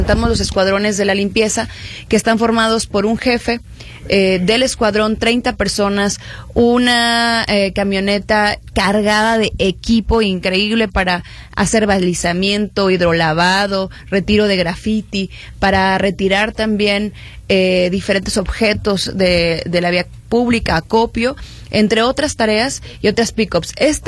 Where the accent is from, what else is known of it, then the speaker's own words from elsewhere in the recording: Guadalajara, Jalisco, Mexico; lo que tenemos que hoy hacer como tapatías y tapatíos es sumarnos a este llamado